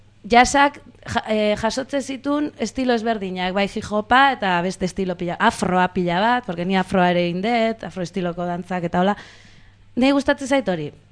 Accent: Andoain, Basque Country, Spain; baina andoanen, nire herrian, osea, muitu gabe, eta hor bertan.

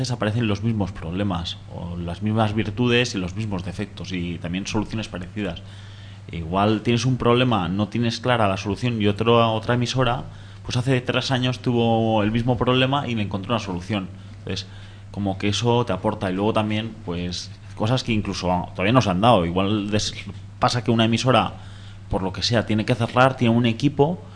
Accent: Valencian Community, Spain; pero como valenciano, que sepáis que eso fue un sacrilegio.

